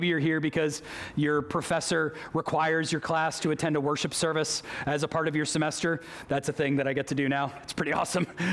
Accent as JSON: {"language": "English", "town": "Boston", "region": "Massachusetts", "country": "United States", "tie": "born or raised there", "said": "I was a kid growing up in Boston, and my mom wanted to get me some culture."}